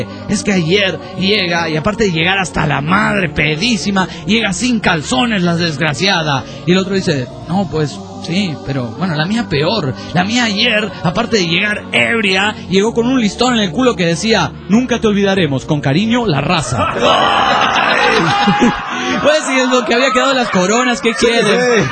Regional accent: Mairana, Santa Cruz, Bolivia; born or raised there

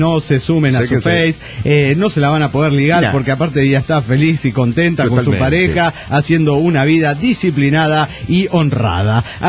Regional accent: Bolivia; born there; 1 de septiembre salgo rumbo a Bolivia, mi tierra natal.

